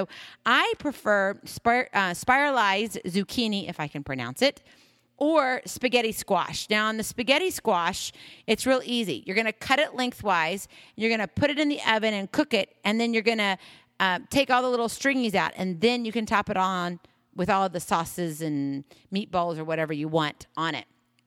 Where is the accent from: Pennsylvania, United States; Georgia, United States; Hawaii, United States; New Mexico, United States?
Hawaii, United States; I know it sounds strange. I'm from Hawaii, but I'm not a real coconut fan.